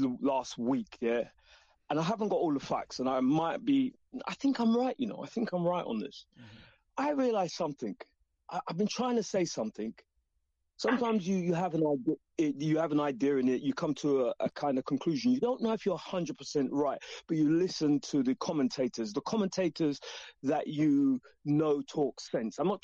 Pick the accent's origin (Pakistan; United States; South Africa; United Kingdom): United Kingdom; England; born there; This England, this country where I am born in, and I have to speak it because we're speaking English.